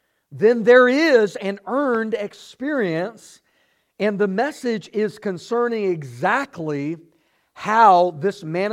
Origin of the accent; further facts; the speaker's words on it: Texas, United States; headquartered in my home state of Texas.